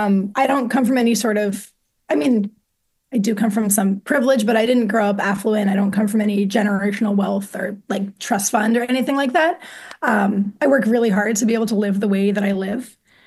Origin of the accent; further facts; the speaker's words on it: Orleans, Massachusetts, United States; All right, I grew up on Cape Cod in Massachusetts, in Orleans, for anyone who knows the Cape.